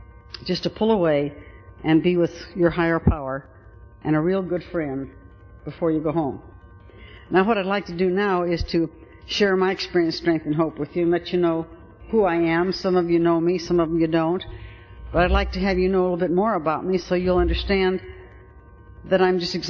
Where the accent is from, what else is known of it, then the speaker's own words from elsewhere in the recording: Reno, Nevada, United States; I was born and raised in Reno.